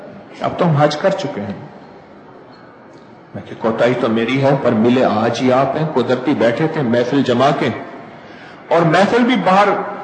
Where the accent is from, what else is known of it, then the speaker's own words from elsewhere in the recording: Lahore, Punjab, Pakistan; میں نے کہا میں لاہور سے ہوں۔